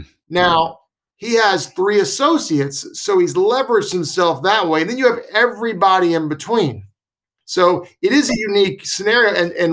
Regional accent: Atlanta, Georgia, United States; No, I grew up in Atlanta, Metro Atlanta.

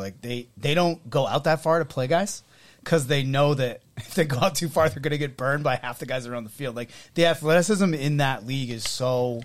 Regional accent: New Hampshire, United States; I'm from New Hampshire.

